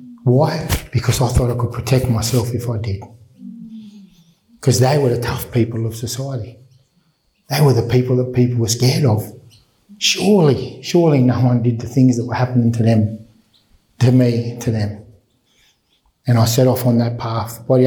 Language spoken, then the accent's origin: English; Sydney, New South Wales, Australia; I grew up in Sydney, so Maroubra Beach, if anyone knows it, eastern suburbs, pretty beautiful place. But when I grew up, it wasn't so beautiful. It was Housing Commission 101.